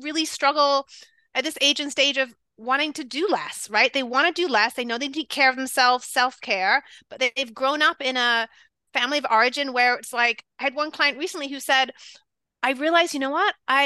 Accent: England, United Kingdom; So when I was a little kid, I grew up in England

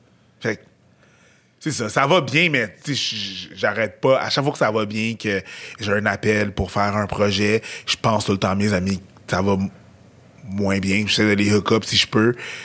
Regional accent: Haiti; Je suis haïtien, fait que... stéréotype

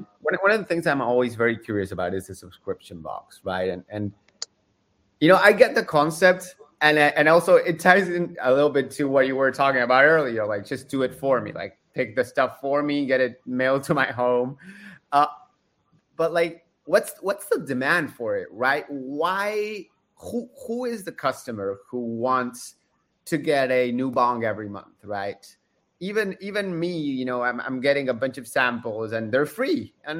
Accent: Argentina; I'm from Argentina.

